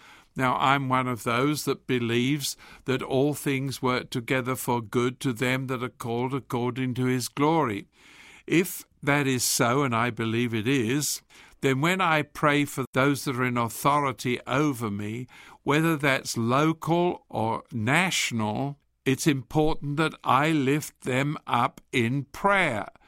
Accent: London, United Kingdom; When I grew up in London, and so my dad used to take me on a Saturday to the museums, which were terribly boring for a boy.

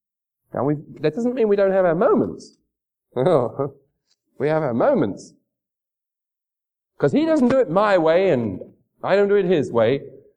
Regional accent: England, United Kingdom; I said, how do you know I'm from England?

